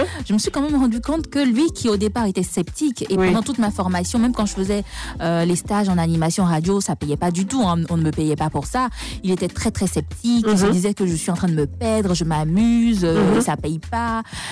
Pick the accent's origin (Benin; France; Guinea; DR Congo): Benin; chez moi, au Bénin.